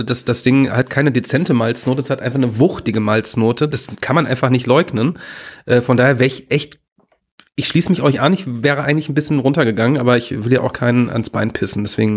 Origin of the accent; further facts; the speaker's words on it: Ennepetal, North Rhine-Westphalia, Germany; Ich komme ja aus Ennepetal, ne?